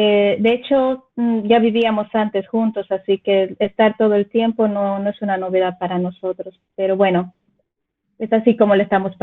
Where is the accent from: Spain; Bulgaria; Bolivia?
Bolivia; Igual tengo toda la familia en mi país, en Bolivia